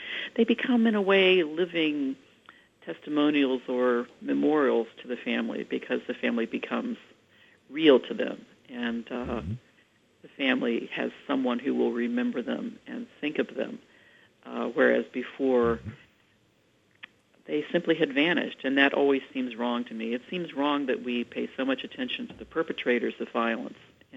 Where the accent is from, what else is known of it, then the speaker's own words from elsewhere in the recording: West Virginia, United States; Well, my hometown was only about 10 miles from this tiny hamlet called Quiet Dell, which is really just a beautiful, at this point, a beautiful country road that runs along a stream.